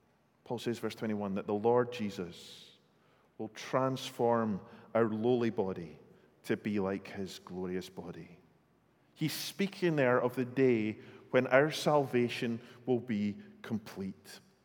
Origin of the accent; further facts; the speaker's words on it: Scotland, United Kingdom; I tell you, as a Scotsman, it's amazing.